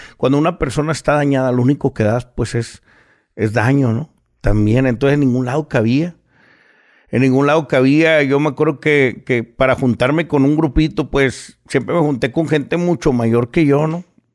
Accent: San Nicolás, Nuevo León, Mexico; Que vengo de Monterrey, de San Nicolás.

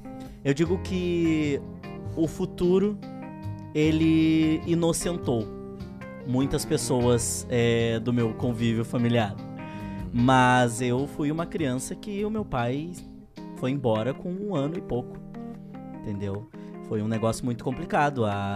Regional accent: Pelotas, Rio Grande do Sul, Brazil; sou de Pelotas.

